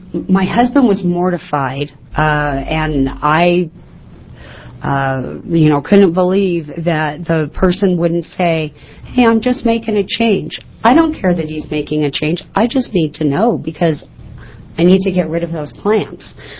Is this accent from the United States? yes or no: yes; Gold Hill, United States; I'm from Gold Hill.